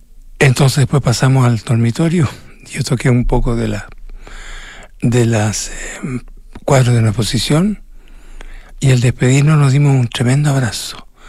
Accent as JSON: {"language": "Spanish", "country": "Chile", "said": "nos saludamos como chilenos"}